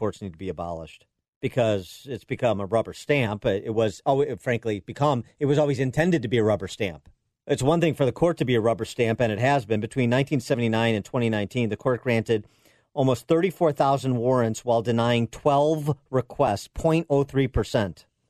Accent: Chicago, Illinois, United States; This from my hometown of Chicago

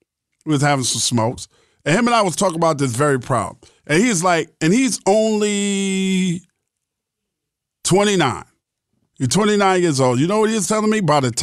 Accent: Queens, New York, United States; Because I'm from Queens, and fifth know goddamn well I'm trying to get my acting on.

